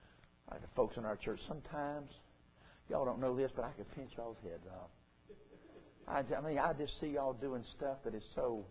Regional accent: the South, United States; They say, where are you from? So I'm down south. I'm a Southern boy.

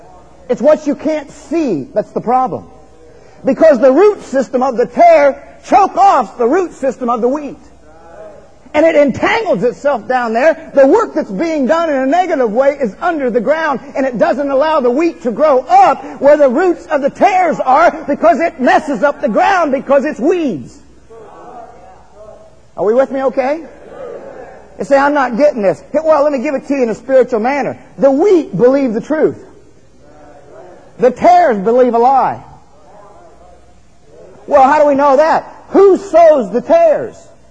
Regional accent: Ohio, United States; I grew up in Ohio. I grew up in a farming community. I worked out on the farms.

